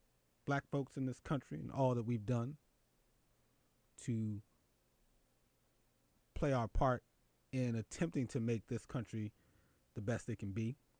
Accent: Philadelphia, Pennsylvania, United States; Now, I'm from Philly. Shout out to the city, brotherly love. And Philly has a bit of a underdog spirit to it.

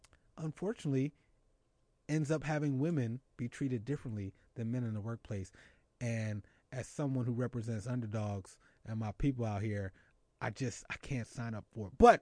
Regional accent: Philadelphia, Pennsylvania, United States; My hometown, his hometown, Philadelphia, is winning the Giants game.

